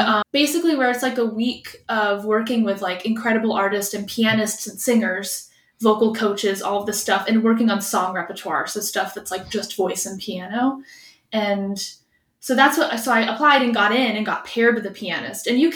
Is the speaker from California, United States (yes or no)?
no; Winter Haven, Florida, United States; I am a Florida girl. I was born in Winter Haven, which some beautiful people, town.